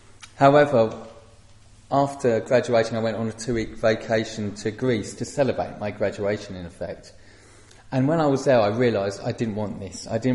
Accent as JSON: {"language": "English", "region": "England", "country": "United Kingdom", "moved": "yes", "lives_now": "Israel", "said": "So when I left England"}